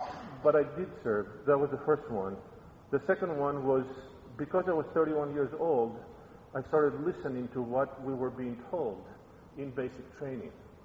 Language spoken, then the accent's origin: English; Greece; now in United States; From my accent, you can hear I wasn't born and raised in the Midwest. I was born and raised in Greece